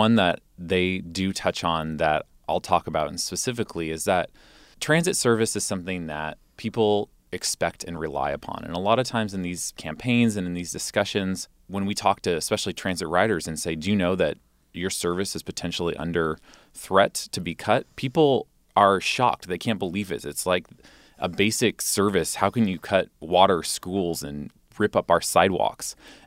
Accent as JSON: {"language": "English", "town": "Tacoma", "region": "Washington", "country": "United States", "tie": "born or raised there", "said": "Again, going back to my hometown in Tacoma, I can get a bus home from Seattle at 12:30 to Tacoma."}